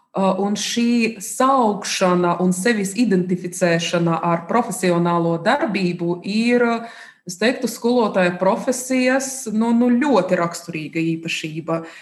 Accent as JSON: {"language": "Latvian", "region": "Saint Petersburg", "country": "Russia", "tie": "born or raised there", "also_born_or_lived": "Ukraine", "second_language": "Latvian", "moved": "as an adult", "lives_now": "Latvia", "said": "es esmu dzimusi Ukrainā, studēju skolu un augstskolā Pēterburgā, un atbraucot Latvijā jau tādos, Brieduma gados"}